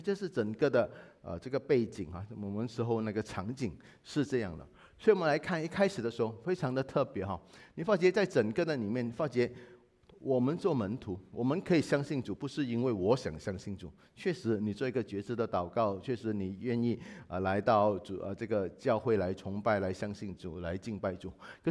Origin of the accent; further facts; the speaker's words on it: Singapore; 我们新加坡人太喜欢主动了